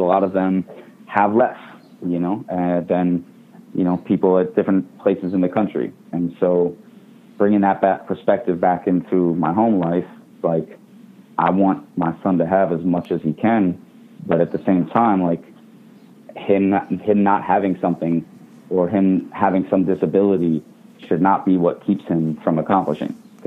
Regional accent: Maryland, United States; I grew up in the suburbs. I grew up in Maryland, outside of D.C., in, you know, a nice, what seems like a nice affluent neighborhood, but it certainly wasn't an all-white neighborhood, right?

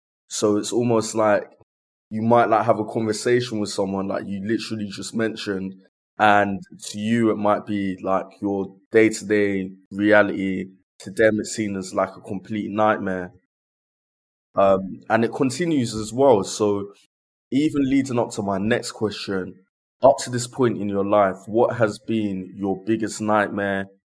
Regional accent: Brixton, London, United Kingdom; I wouldn't say growing up in Brixton was a nightmare.

